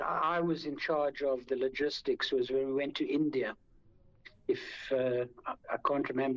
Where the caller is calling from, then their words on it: Cape Town, Western Cape, South Africa; I know I'm talking from Cape Town, and I know I'm in South Africa